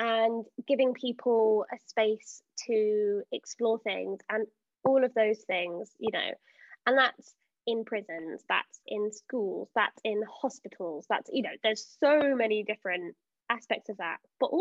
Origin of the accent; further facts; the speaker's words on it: Bristol, South West England, United Kingdom; now in London, United Kingdom; I'm British. I'm pretty standard British, relatively boring, born in London, raised in Bristol, live in London again.